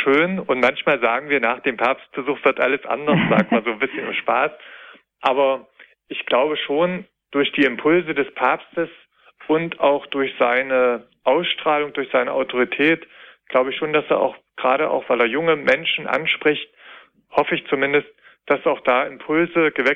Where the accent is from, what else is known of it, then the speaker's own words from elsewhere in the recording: Thuringia, Germany; born there; diese Kapelle, die ist ganz nah von meinem Geburtsort stehend, die bietet sich an, weil sie auch ein bedeutender Wallfahrtsort im Eichsfeld ist